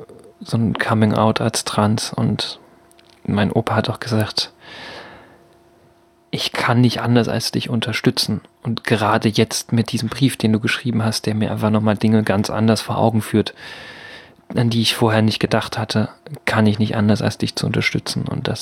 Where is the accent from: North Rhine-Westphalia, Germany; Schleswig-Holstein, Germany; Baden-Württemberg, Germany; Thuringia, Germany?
Thuringia, Germany; Altenburg; born there; ich mich geoutet in Altenburg bewegt habe, meiner Geburtsstadt.